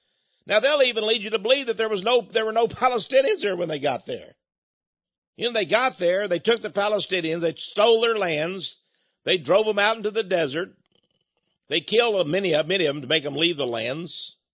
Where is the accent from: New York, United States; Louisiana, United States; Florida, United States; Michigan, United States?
Louisiana, United States; Well, I'm from Louisiana. Oh, so you're still French.